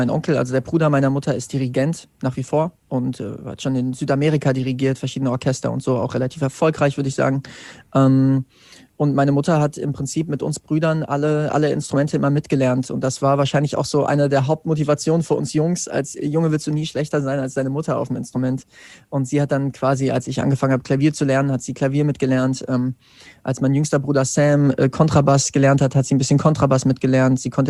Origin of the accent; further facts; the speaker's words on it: Wetzlar, Hesse, Germany; Ich komme aus Wetzlar